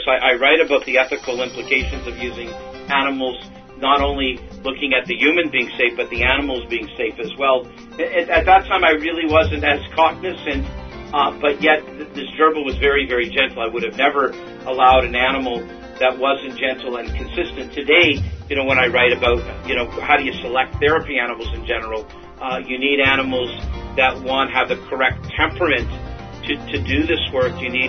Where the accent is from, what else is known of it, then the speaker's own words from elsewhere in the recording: Canada; I was afraid of dogs as a little boy growing up in Canada.